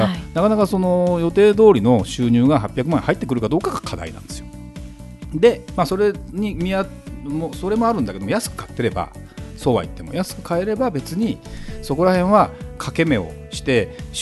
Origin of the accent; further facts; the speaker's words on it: Saitama, Japan; 私埼玉県出身なんだけど